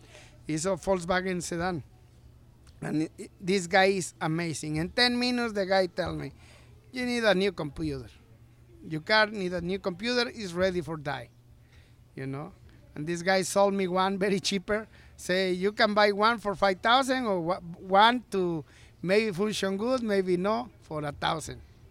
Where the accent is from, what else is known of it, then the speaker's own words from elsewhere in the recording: Zihuatanejo, Guerrero, Mexico; English is a second language; also born or lived in Chilpancingo; now in Todos Santos, Mexico; I was born in Chilpancingo, Guerrero, but I spent 20 years in Zihuatanejo, Guerrero, you know.